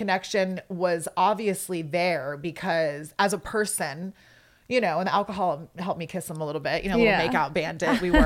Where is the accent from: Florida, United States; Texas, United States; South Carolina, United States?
South Carolina, United States; Charleston; Yeah, I grew up in Charleston. So it's 843.